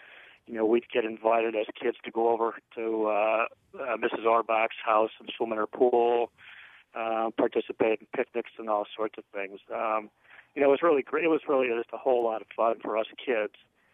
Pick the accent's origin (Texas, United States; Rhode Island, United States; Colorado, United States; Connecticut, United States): Connecticut, United States; Wethersfield; I grew up in Wethersfield